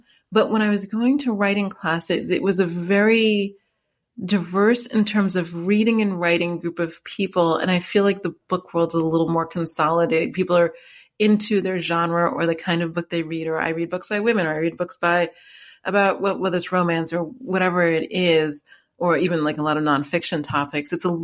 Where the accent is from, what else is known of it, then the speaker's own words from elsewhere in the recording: New York, United States; now in Los Angeles, United States; I'm from New York, so yeah.